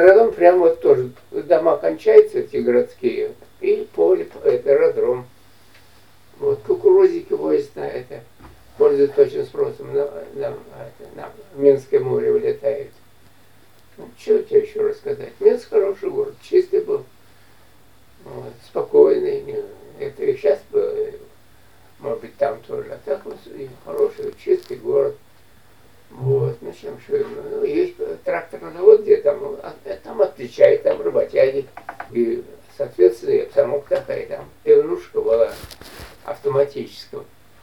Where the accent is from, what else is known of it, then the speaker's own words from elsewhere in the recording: Moscow, Russia; она заинтересовалась, что мы москвичи.